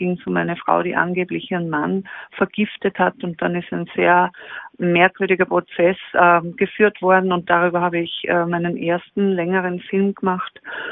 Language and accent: German; Upper Austria, Austria; now in Vienna, Austria; Ich lebe jetzt in Wien, aber ich bin aufgewachsen im Innviertel in Oberösterreich.